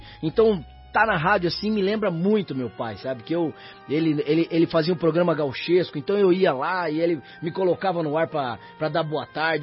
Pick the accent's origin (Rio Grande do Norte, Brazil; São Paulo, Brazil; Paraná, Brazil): Paraná, Brazil; Iporã; Eu sou do interior do Paraná, né? Eu nasci em Guaíra e me criei numa cidadezinha chamada Iporã, pertinho ali, entre Umuarama e Guaíra.